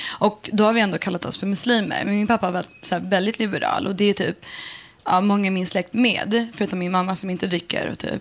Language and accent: Swedish; Vaxholm, Stockholm County, Sweden; jag växte upp i Vaxholm. Och vi var typ de enda blattarna, invandrarna.